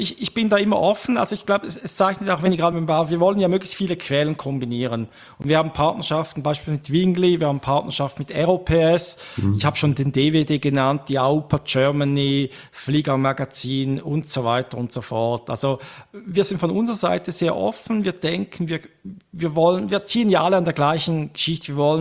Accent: Switzerland; accent: Swiss; mein persönlicher Dialekt ein wenig zu fest, Schweizerisch

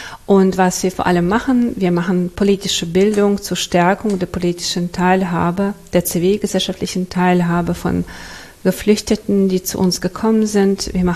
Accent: Chernivtsi, Chernivtsi Oblast, Ukraine; German is a second language; moved away as an adult; now in Germany; Ich stamme ursprünglich aus der Ukraine, aus Tschernivtsi, und bin seit 2005 in Deutschland. Ich habe hier studiert

